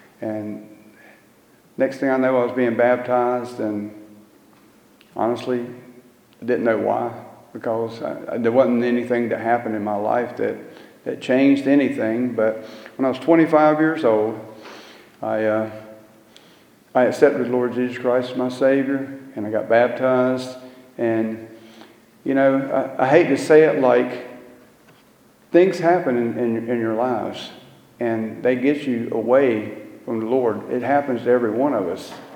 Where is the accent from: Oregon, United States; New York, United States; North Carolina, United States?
North Carolina, United States; New Bern